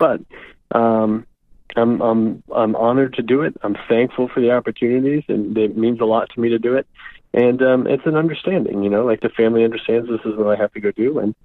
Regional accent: New England, United States; places that were a part of my story growing up in New England

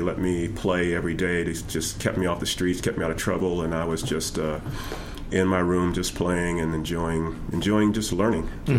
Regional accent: Maryland, United States; Born and raised in Baltimore County, Maryland, close to Pennsylvania line, real country, rural area.

